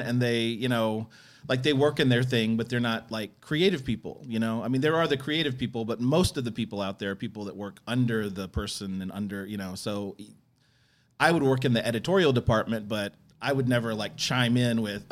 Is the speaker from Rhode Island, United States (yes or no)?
no; North Carolina, United States; I come from North Carolina, and lived most of my early years there